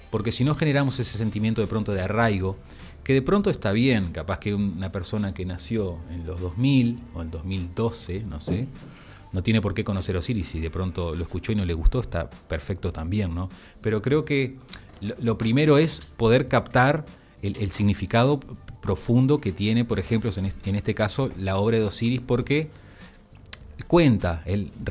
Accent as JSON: {"language": "Spanish", "town": "Sarandí del Yi", "region": "Durazno", "country": "Uruguay", "said": "yo había comentado que soy de Sarandí del Chi"}